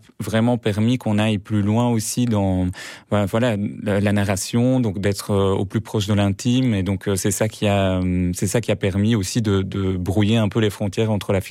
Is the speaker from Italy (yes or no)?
yes; Southern Italy, Italy; le dernier se passait dans un bidonville dans le sud de l'Italie. Enfin, c'est là d'où je viens.